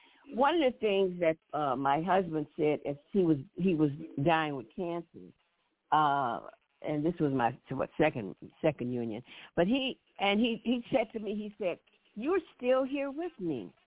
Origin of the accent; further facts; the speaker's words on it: the South, United States; I just have to say, hey, I'm from the South.